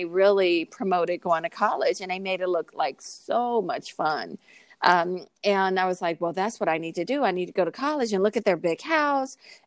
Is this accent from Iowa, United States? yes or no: no; Chicago, Illinois, United States; So I'm from Chicago, Illinois. I'm from a single mom who worked at a factory